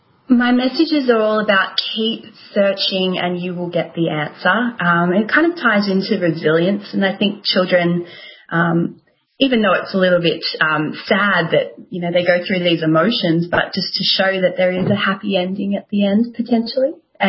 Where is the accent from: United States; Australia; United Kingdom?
Australia; Melbourne, Victoria; I'm from Melbourne, where it's probably one of the harshest lockdowns in the world